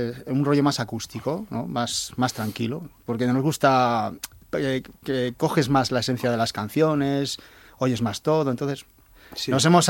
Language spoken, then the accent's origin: Spanish; Medina, Spain; Se nota que somos de Medina, ¿no?